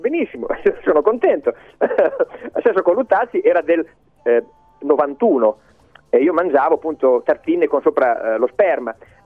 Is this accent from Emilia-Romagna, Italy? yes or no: yes; Santarcangelo di Romagna, Emilia-Romagna, Italy; sono di Sant'Arcangelo di Romagna, e a Sant'Arcangelo c'è una tradizione musicale, scuole musicali, insomma, piuttosto famose